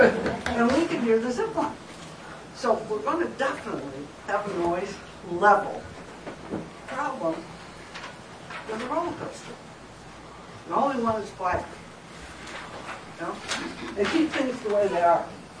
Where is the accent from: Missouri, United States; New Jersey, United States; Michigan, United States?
Michigan, United States; Detroit; You know, I came from Detroit, okay? I know what congestion is.